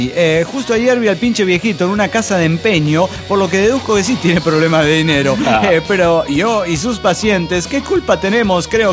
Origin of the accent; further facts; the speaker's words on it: Mexico; de Empalmes, Cobedo, México.